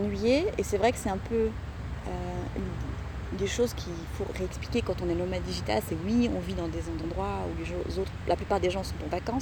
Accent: Switzerland; surtout en tant que Suisse, si t'as des clients suisses

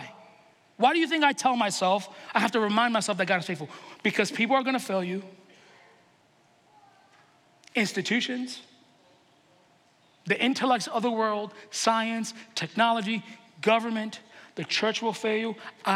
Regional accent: New York City, New York, United States; I grew up in New York City and you have to take the subway

